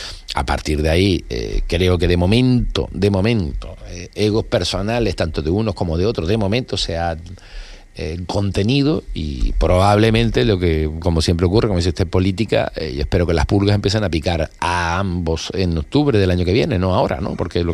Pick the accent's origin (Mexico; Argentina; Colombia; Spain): Spain; Fuerteventura, Canary Islands; Yo como soy de Fuerteventura, no la he encargado.